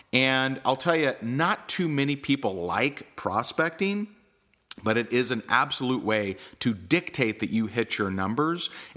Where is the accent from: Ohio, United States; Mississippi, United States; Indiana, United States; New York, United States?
Indiana, United States; Seymour; I'm actually from Seymour, Indiana, so very cool.